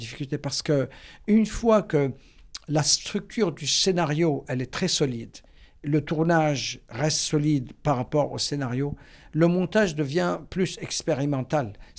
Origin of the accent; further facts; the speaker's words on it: Beirut, Beirut Governorate, Lebanon; moved away as an adult; now in United States; Quand j'ai quitté Beyrouth pendant la guerre civile, j'avais 19 ans et j'ai déménagé aux États-Unis, c'était par l'amour de ce métier au fait.